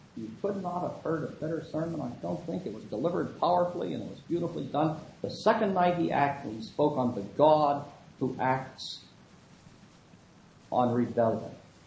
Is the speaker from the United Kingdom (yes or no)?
yes; Wales, United Kingdom; I'm a Welshman myself, and my father was, and I'm a kind of a hybrid.